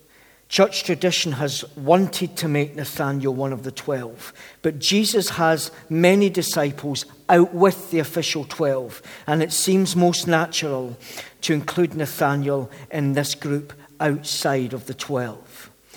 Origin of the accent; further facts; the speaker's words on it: Glenrothes, Scotland, United Kingdom; Or because I'm from Glenrothes, it's like somebody coming from Kirkcaldy.